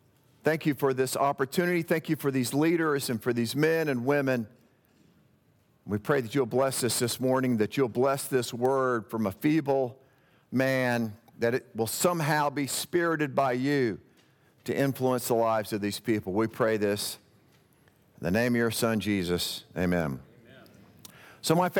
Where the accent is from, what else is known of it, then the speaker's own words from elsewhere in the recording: Texas, United States; Mark and I were kind of, growing up in Texas, we're kind of into the John Wayne mode of communication.